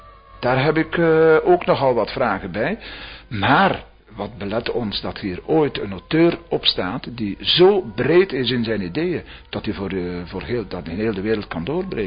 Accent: Flanders, Belgium; Wij kunnen dat als Vlamingen nooit bereiken.

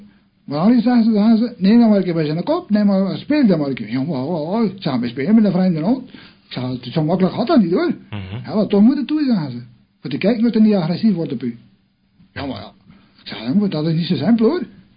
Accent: Adegem, Flanders, Belgium; accent: Adegem dialect; Ik heb gewoon Adegems dialect

